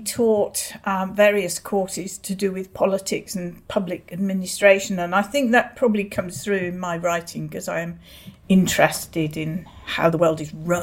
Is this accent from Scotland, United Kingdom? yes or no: no; Birmingham, West Midlands, United Kingdom; I'm very proud of being a Brummie. I always was very conscious of that.